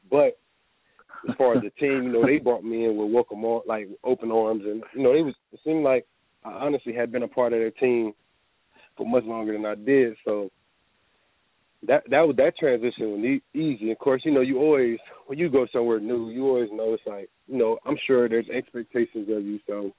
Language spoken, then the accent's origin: English; Tennessee, United States; Yeah, I live, I grew up in Tennessee when I was younger